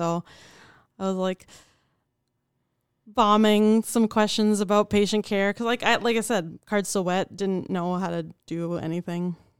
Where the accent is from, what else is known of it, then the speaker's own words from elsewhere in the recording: Boston, Massachusetts, United States; now in Rochester, United States; Yeah. Born and raised in Boston.